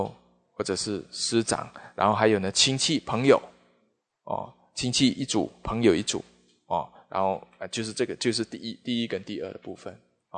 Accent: Taiwan; born there; 人家生在难民国，我生在台湾，我到底不快乐些什么？

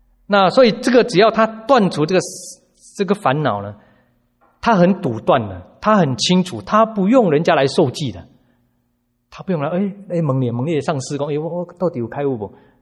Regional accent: China; 那翻译我们中国人听得懂就是我见

